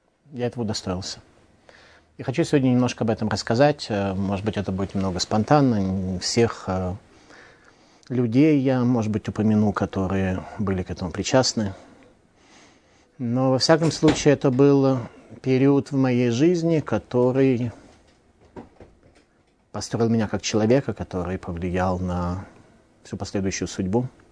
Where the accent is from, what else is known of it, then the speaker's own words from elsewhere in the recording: Saint Petersburg, Russia; born there; Таким образом, я родился не в Лондоне, а в Ленинграде.